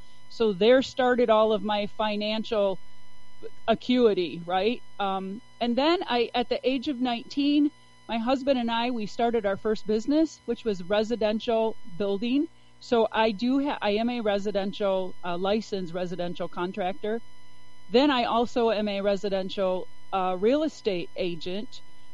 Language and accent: English; United States; So I grew up on a small farm in Ottawa County.